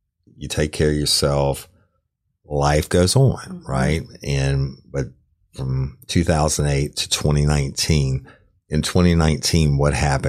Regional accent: Clinton, Louisiana, United States; when I was a kid growing up in Clinton, we got 2.5 out of the 3 channels.

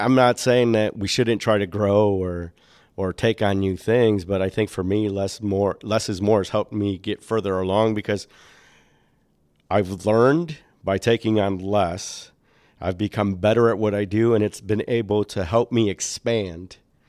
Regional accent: Chicago, Illinois, United States; so born and raised in Chicago and spending a lot of time in Illinois

